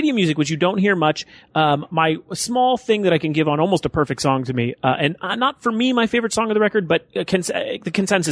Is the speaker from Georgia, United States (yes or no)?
no; Calabasas, California, United States; I'm saying I grew up in Calabasas, California.